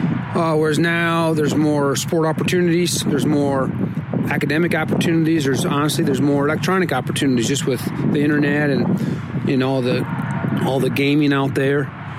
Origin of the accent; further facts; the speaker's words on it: Mallard, Iowa, United States; Growing up in Mallard, Iowa, 30 years ago